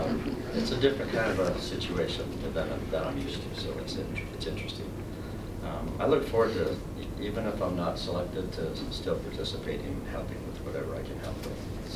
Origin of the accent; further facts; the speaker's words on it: Salt Lake City, Utah, United States; I've been coming up here since I was 12 years old. I grew up in Salt Lake.